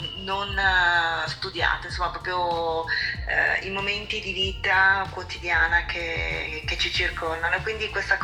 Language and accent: Italian; Padua, Veneto, Italy; vengo da Padova